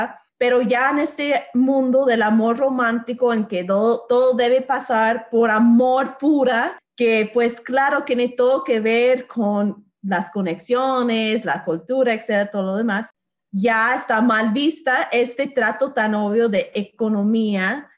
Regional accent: United States; porque yo vengo de los Estados Unidos, entonces un dólar americano vale mucho más que un peso por allá

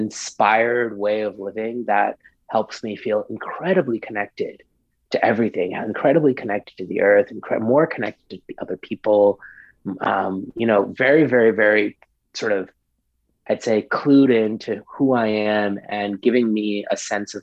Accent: New York, United States; And growing up in New York in the 80s, being vegetarian meant that like pretty much my entire food pyramid often was like a slice of pizza.

